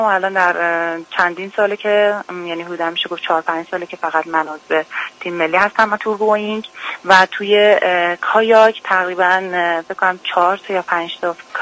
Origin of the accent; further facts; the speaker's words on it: Bandar Anzali, Gilan, Iran; من 29 سالمه، اهل انزلی هستم و از سن 14 سالگی هم شروع کردم این رشته.